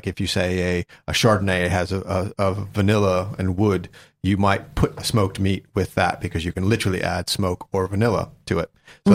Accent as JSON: {"language": "English", "country": "United States", "said": "Being American, we've got pretty much a thousand different ways of barbecue."}